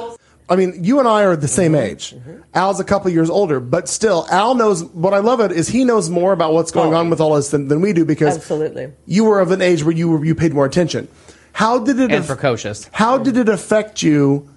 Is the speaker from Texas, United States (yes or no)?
no; Joplin, Missouri, United States; But at the time, I lived back in my hometown of Joplin, Missouri, and my best friend, we used to cruise around town.